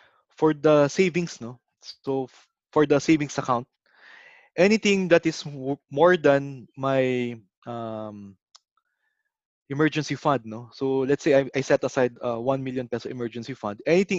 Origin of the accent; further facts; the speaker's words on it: Philippines; that's a modification already since I'm Filipino. I was born matipid, no? So I was born thrifty.